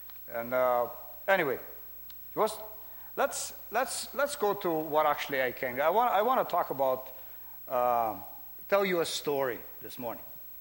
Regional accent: Brazil; moved away as an adult; we are from Brazil. Originally, we lived there about 40 years. The last 10 years in Brazil, at least, we were living, 11 years actually, we were living in a big city called Curitiba.

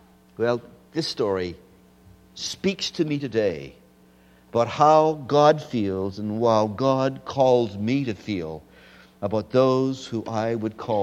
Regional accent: Saskatchewan, Canada; I was born and raised in Saskatchewan. Born very young into a minister's home in that wonderful province of Saskatchewan.

